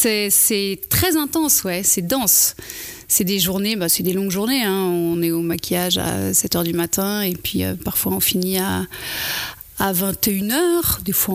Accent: Geneva, Switzerland; moved away as an adult; also born or lived in Paris; j'ai grandi à Genève. Et je savais que je voulais être actrice depuis toujours. Et à 20 ans, je suis partie pour Paris

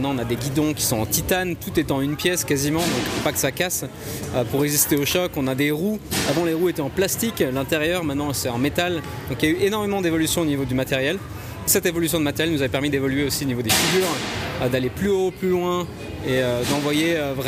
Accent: Blonay, Vaud, Switzerland; C'est la maison, ouais, j'ai grandi à Blonay, ouais.

